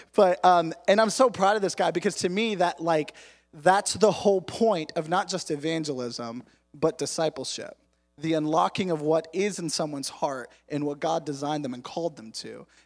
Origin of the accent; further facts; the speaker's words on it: New England, United States; I was born here. I love this country, America, right with you guys. I celebrate July 4th too. I'm from New England.